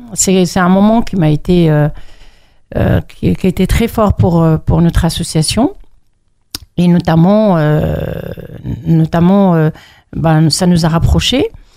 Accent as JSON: {"language": "French", "town": "Mantes-la-Jolie", "region": "Île-de-France", "country": "France", "tie": "born or raised there", "said": "je suis une native de Mantes-la-Jolie. J'ai grandi à Mantes. Je suis venue, j'avais 8-9 ans à Mantes-la-Jolie."}